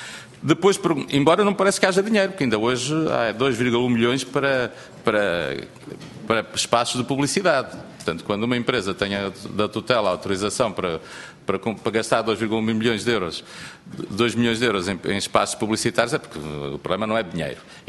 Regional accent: Viseu, Portugal; eu que sou de Viseu não tenho comboios

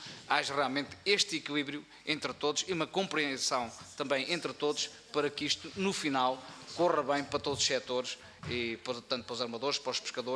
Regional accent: Leiria, Portugal; eu sou do Distrito de Leiria

